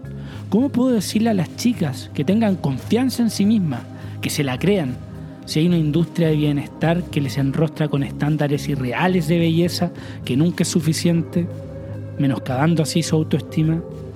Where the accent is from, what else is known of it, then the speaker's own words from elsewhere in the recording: Chile; En mi país, Chile, quedó claro en las últimas elecciones